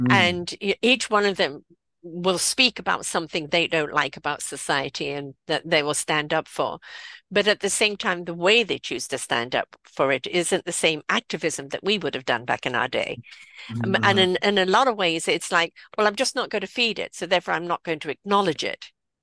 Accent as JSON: {"language": "English", "region": "England", "country": "United Kingdom", "tie": "born or raised there", "moved": "yes", "said": "I was a very naive and very protected girl growing up in England"}